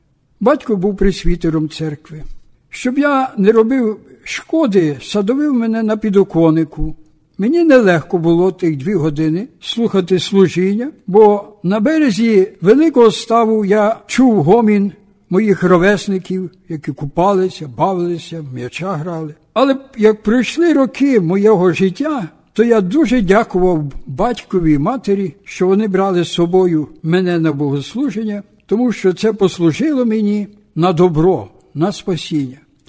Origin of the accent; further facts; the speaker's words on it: Ternopil Oblast, Ukraine; Я народився на Кременеччині, Тернопільська область, в селі, яке було розположено на Обабіч Горині. Там пройшло моє дитинство.